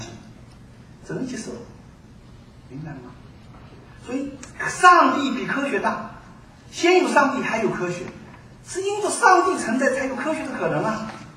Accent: China; 我们中国人过去敬天，天最高了，天不变道义不变，不得了吧？

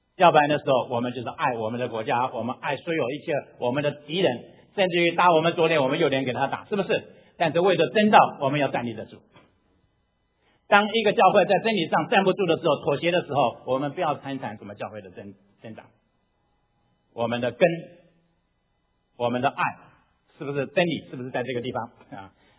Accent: China; 我们中国人

